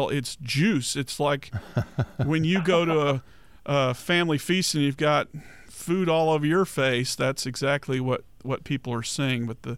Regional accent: Texas, United States; I grew up in Dallas County

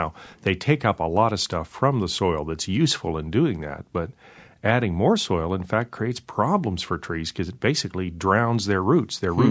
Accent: California, United States; I was brought up in California, and I spent a lot of time, most of my time, outdoors. I spent all summer hiking the Sierra.

